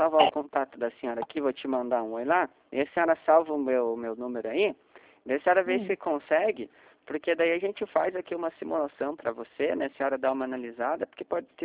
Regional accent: Curitiba, Paraná, Brazil; daqui, eu sou de Curitiba também.

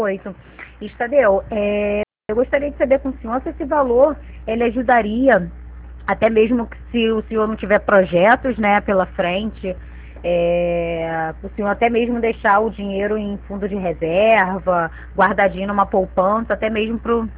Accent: Rio de Janeiro, Brazil; Eu sou do Rio, né? Eu estou falando do Rio

